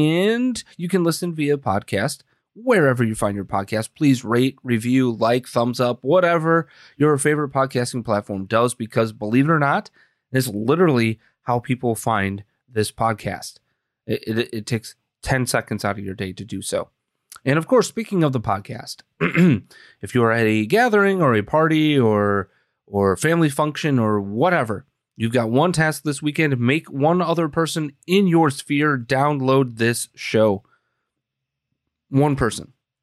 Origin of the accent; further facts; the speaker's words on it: Wisconsin, United States; go out to my home state of Wisconsin.